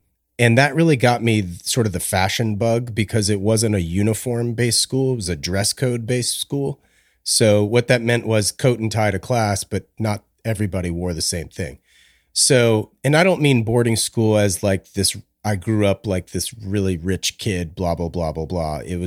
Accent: Raleigh, North Carolina, United States; And I grew up in Raleigh, North Carolina, and I just kind of wanted to experience something different

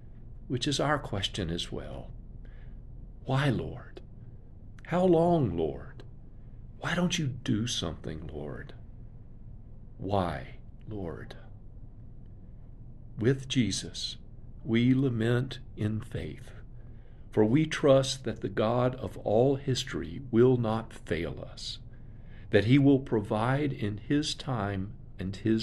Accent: the South, United States; Growing up in the South in an earlier generation, I was taught that in most cases, expressing any anger was not proper.

